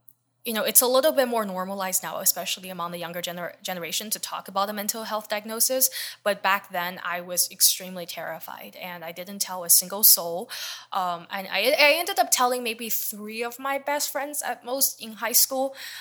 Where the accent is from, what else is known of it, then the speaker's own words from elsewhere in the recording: Claremont, California, United States; I grew up in Claremont, and the town when I moved here was like super, super white